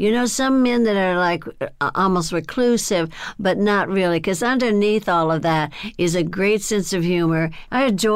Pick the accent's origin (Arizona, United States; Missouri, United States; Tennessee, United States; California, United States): California, United States; Burbank; also born or lived in Texas; In Burbank, California, where I was raised. So we came from Texas because we were really poor, and my dad wanted us to have a better life, so he moved us to California.